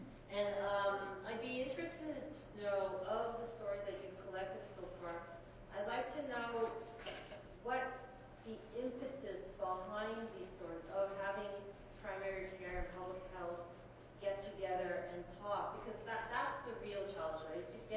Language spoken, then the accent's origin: English; Quebec, Canada; I'm from Canada, so I really enjoyed your presentation. I'm from where I come from, Quebec, and we have interesting public health policy.